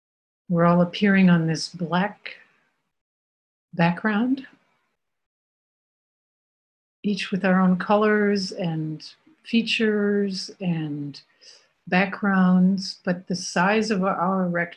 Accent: Minneapolis, Minnesota, United States; I grew up in Minneapolis. I lived there for the first 20 years of my life. I still have family there.

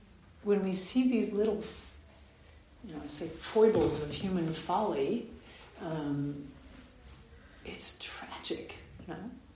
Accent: United States; I grew up in America in a big Jewish community

